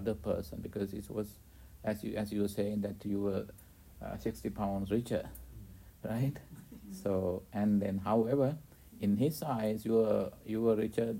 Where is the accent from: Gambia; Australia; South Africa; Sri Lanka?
Sri Lanka; English is a second language; I'm coming from Sri Lanka and from Asia. Lots of people are poor.